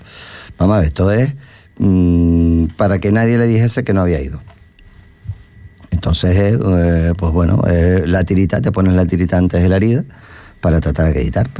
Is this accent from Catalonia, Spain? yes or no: no; Canary Islands, Spain; somos los que estamos más cerca, que somos los canarios.